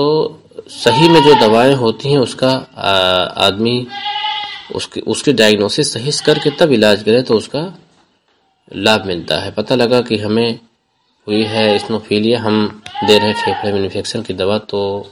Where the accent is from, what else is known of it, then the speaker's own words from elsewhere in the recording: Narharpur, Uttar Pradesh, India; आज आपको सभा पिकौरा नरहरपुर जिला सुल्तानपुर उत्तर प्रदेश का रहने वाला हूं।